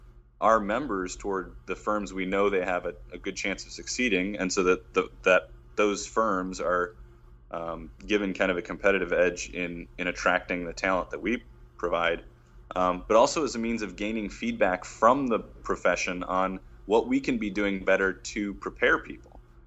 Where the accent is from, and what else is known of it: Detroit, Michigan, United States; born or raised there